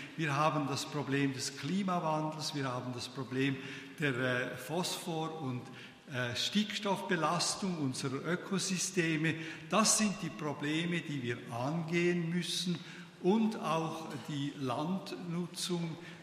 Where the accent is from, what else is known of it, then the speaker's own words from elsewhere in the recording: Switzerland; weil ich ja als Schweizer nicht so schnell reden kann.